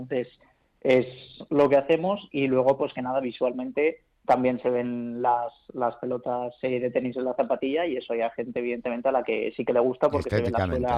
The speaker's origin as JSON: {"language": "Spanish", "town": "Madrid", "region": "Community of Madrid", "country": "Spain", "tie": "born or raised there", "said": "Sí, somos madrileños todos y bueno, nacidos en Madrid y todo."}